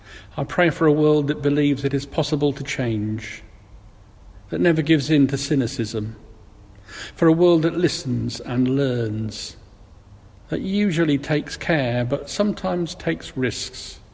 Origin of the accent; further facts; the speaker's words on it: Bristol, South West England, United Kingdom; Edward Colston in my hometown of Bristol